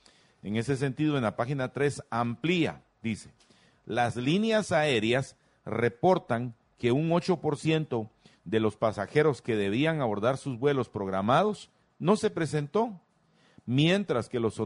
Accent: Guatemala; somos todos los guatemaltecos los que perdemos

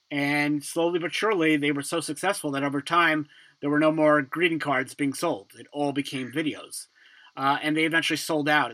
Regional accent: Brooklyn, New York, United States; When I was a kid growing up in Brooklyn, somebody in my school, he was a grade below me.

